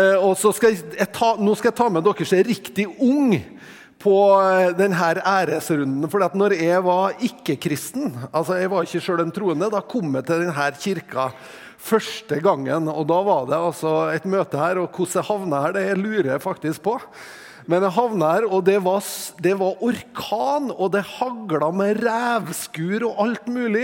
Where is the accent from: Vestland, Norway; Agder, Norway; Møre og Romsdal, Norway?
Møre og Romsdal, Norway; Tingvoll; Og så er jeg jo fra Tingvoll, det jo liksom nede i fjorden